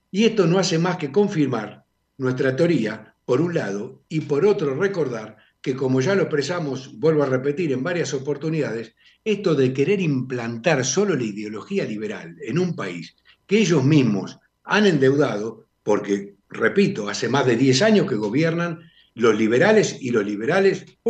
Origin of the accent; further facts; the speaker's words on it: Argentina; now in Spain; Yo soy argentino, tú eres argentino